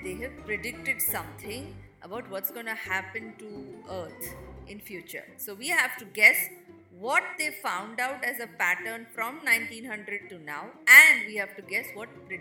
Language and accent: English; India; I'm from India.